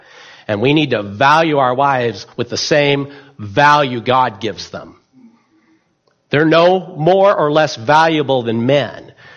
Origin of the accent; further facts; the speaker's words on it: Mount Angel, Oregon, United States; I had too much of that growing up in Catholicism, going to the cathedrals. I'm from Mount Angel, Oregon.